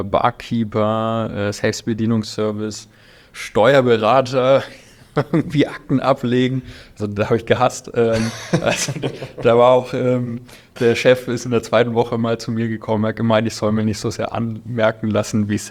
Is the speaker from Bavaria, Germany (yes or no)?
yes; Volkach, Bavaria, Germany; accent: Franconian; also born or lived in Laub; in Unterfranken im beschaulichen Volkach aufgewachsen, ursprünglich eigentlich geboren in Laub, noch ein ganz viel kleineres Kaff, 350 Einwohner